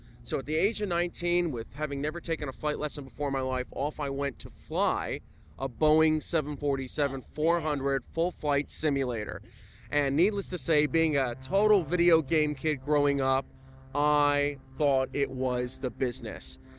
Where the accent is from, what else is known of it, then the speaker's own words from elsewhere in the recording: Miami, Florida, United States; growing up in Miami, Florida, I wanted to be a Pan Am 747 pilot